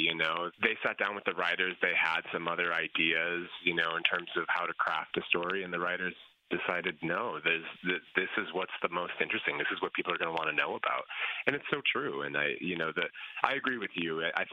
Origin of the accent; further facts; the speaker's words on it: Illinois, United States; I'm an Illinois guy, and my hometown is 90 miles southwest of Chicago.